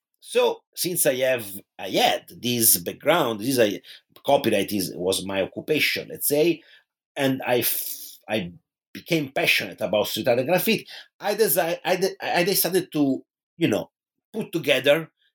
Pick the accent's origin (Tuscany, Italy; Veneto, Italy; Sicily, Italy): Tuscany, Italy; Pisa; English is a second language; in my hometown in Tuscany, which is Pisa in Italy